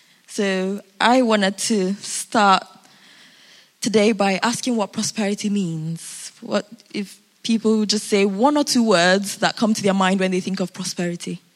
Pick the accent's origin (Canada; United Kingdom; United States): United Kingdom; I know we're very British, and British people like to say, I don't want to be rich.